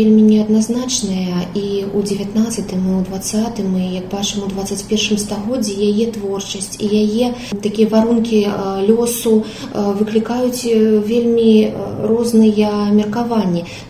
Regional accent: Grodno, Grodno Region, Belarus; born there; Можа быць, таму што я нарадзілася ў Гродні

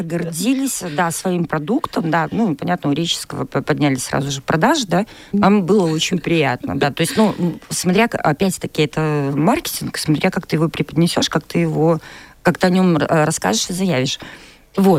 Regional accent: Belarus; насколько мы все белорусы разные

